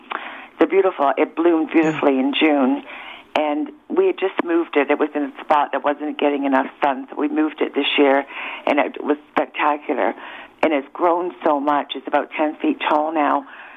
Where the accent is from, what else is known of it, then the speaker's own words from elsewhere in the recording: Union, Ontario, Canada; I'm from Union, Ontario.